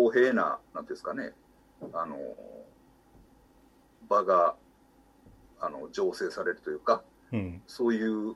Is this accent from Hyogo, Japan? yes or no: yes; Kobe, Hyogo, Japan; 僕は神戸なんですけど